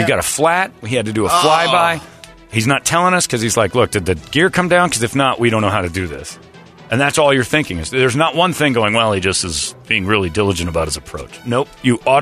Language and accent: English; Indiana, United States; I'm from Indiana. We at least admit it.